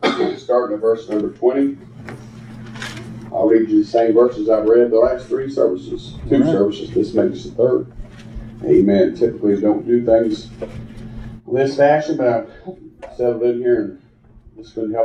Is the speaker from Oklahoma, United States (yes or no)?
no; Gilbert, West Virginia, United States; Bill's from Man, where Brother Kevin's family's from, and I'm from Gilbert